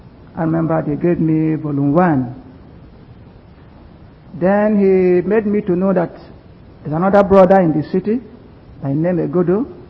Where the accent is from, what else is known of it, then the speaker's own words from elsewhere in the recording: Wore, Delta, Nigeria; I come from Wore class. Wore is in Delta State in Nigeria, West Africa.